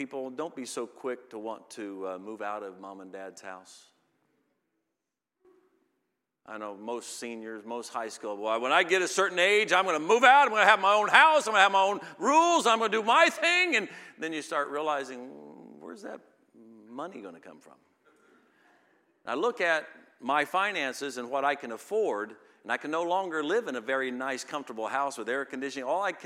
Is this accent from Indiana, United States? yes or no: yes; Indiana, United States; Lord's kept me in my home state, both me and my wife in our home state, our whole lives.